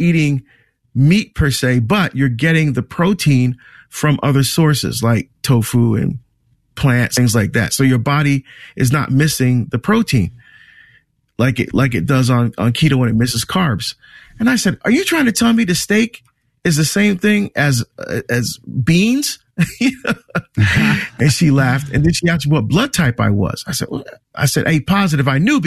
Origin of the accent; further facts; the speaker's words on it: New Jersey, United States; well, no, I'm from New Jersey, and I grew up on burgers and steak and hamburgers and bratwurst.